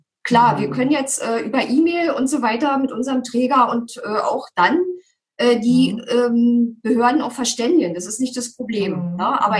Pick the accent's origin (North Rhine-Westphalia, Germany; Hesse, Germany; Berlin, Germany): Berlin, Germany; Ja, also ich komme aus Berlin.